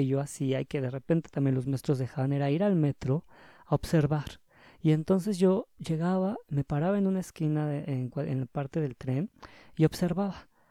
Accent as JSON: {"language": "Spanish", "region": "Mexico City", "country": "Mexico", "said": "Perdón, soy chilango."}